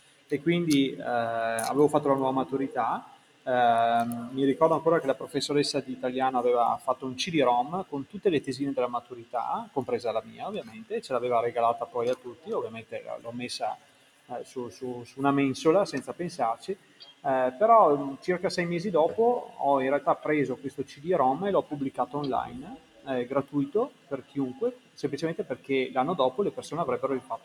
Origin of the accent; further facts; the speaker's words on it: Verona, Veneto, Italy; io sono di Verona